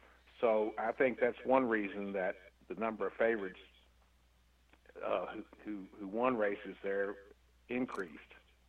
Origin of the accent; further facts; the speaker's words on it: Kentucky, United States; And I grew up in Simpson County. And so I have a strong bond to Kentucky Downs just because it's located in the county where I grew up.